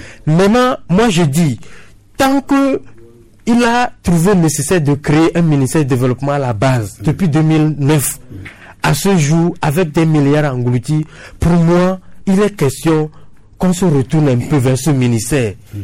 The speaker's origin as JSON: {"language": "French", "country": "Togo", "said": "il faut qu'on s'écoute en tant que Togolais."}